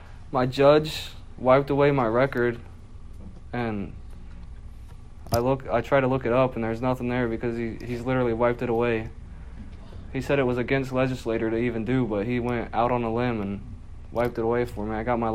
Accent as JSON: {"language": "English", "region": "Ohio", "country": "United States", "tie": "born or raised there", "lives_now": "Naples, United States", "said": "I'm from Jackson County, Ohio. I came here specifically for recovery and a free ticket to Florida. It was an amazing idea. Jackson's a very small town. I grew up there."}